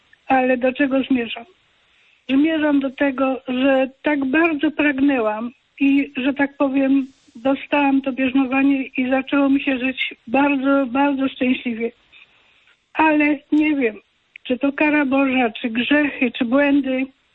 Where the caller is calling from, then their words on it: Zgierz, Łódź Voivodeship, Poland; ze Zgierza.